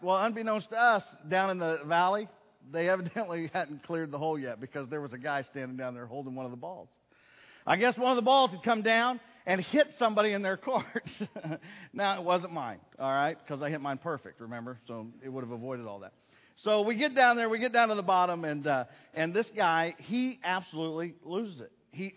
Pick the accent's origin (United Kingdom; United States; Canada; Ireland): United States; Oklahoma; Hey, I am from Oklahoma. I may have told you guys that before.